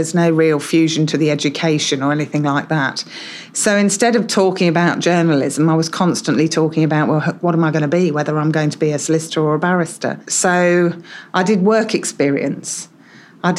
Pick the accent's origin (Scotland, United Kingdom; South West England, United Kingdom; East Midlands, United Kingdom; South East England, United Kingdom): East Midlands, United Kingdom; Nottingham; accent: Essex accent with a Nottingham timing; also born or lived in Havering; I was born in the London borough of Havering, but that's effectively Essex, and I grew up in Nottingham, so I have this really weird mix. I often say I've got an Essex accent with a Nottingham timing, which is slower